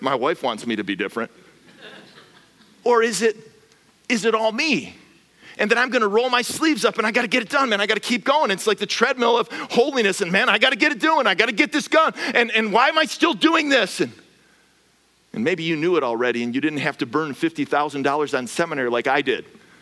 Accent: Midwest, United States; I think I learned it from my dad growing up in the Midwest

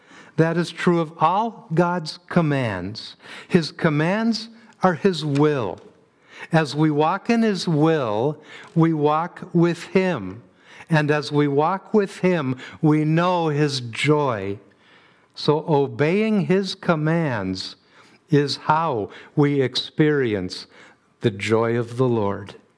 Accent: United States; I'm an American.

